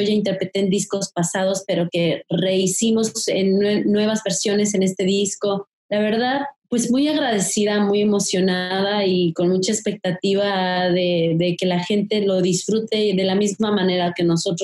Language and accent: Spanish; Mexico; esto tan bonito que tenemos como mexicanos y de la cotidianidad también del ser mexicano